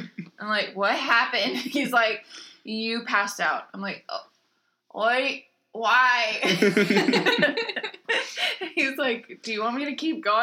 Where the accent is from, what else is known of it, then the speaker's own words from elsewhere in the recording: Texas, United States; born there; I was born in Texas.